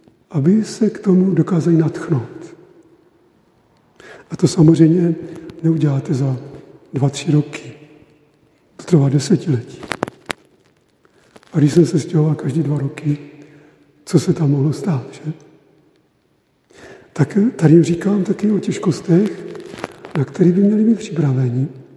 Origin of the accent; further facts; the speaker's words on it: Moravia, Czechia; A starosta se dověděl, že jsem z Moravy